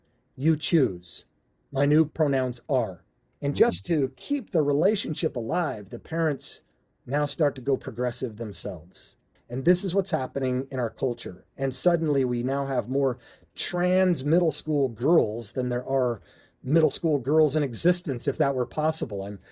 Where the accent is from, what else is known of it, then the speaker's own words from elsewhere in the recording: Utah, United States; I was bathed in this stuff as a seventh generation Mormon growing up in Utah, became a skeptic, and then became a Christian